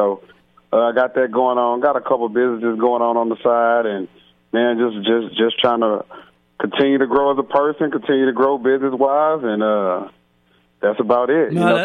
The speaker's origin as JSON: {"language": "English", "town": "Houston", "region": "Texas", "country": "United States", "said": "Oh man, I'm from Houston, but I love Atlanta"}